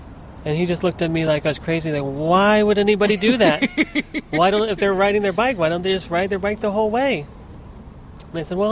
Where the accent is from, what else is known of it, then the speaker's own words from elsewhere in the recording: San Francisco, California, United States; I was born in 1966, so I was 10 or 11 years old, and I grew up in San Francisco